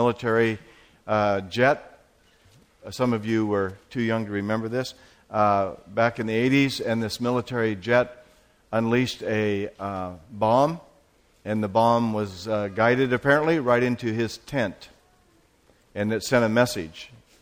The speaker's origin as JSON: {"language": "English", "town": "Portland", "country": "United States", "tie": "born or raised there", "said": "And to go up to my hometown, Portland, where I'm from"}